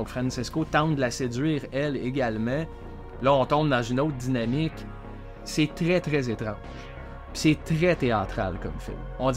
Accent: Deux-Montagnes, Quebec, Canada; Non, je viens de Deux Montagnes, effectivement. Puis, il n'y avait pas ça dans mon coin quand même.

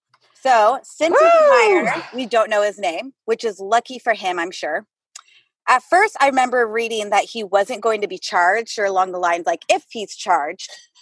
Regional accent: California, United States; And also growing up in California, it's like ingrained in your head.

